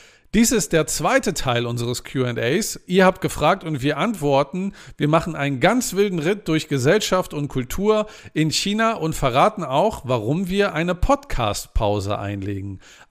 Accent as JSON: {"language": "German", "region": "Mecklenburg-Vorpommern", "country": "Germany", "said": "Und in meiner Heimat gibt es das immer so in Mecklenburg-Vorpommern."}